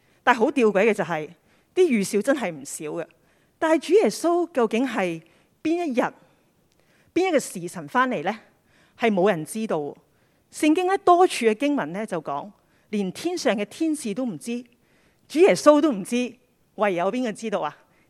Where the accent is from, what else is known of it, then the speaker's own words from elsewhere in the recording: Hong Kong; 但是以我们香港人的性格